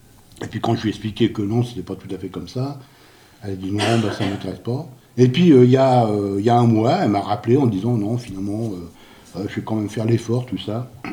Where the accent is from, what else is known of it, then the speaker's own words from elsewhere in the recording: Versailles, Île-de-France, France; born there; comme il y a marqué, dans ma bio que je suis né à Versailles